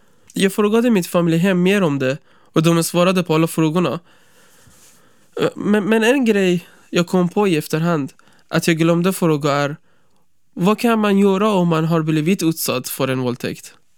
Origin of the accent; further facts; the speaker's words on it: Iran; Swedish is a second language; also born or lived in Afghanistan; now in Sweden; jag bor i Uppsala. Jag är 17 år. Jag har bott i Sverige snart i 3 år. Ursprungligen är jag från Afghanistan, men jag har vuxit upp i Iran.